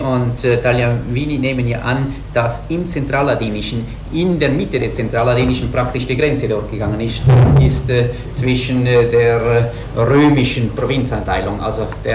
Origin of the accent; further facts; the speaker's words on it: Switzerland; Als Schweizer verstehe ich unter Rätoromanisch vor allem die Sprache, die im Kanton Graubünden gesprochen wird